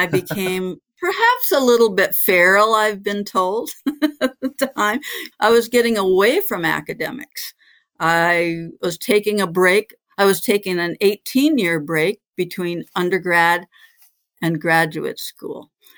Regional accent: Michigan, United States; I grew up in Michigan, fishing the lakes in Michigan.

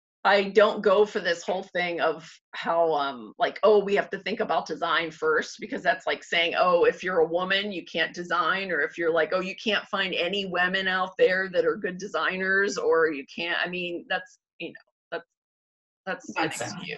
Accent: Pittsburgh, Pennsylvania, United States; I grew up in Pittsburgh and never went to Cincinnati the entire time.

